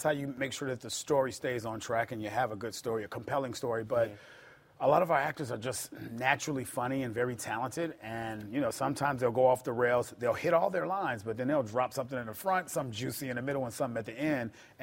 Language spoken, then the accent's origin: English; Chicago, Illinois, United States; It's all of the other writers and their experiences as well growing up in Chicago.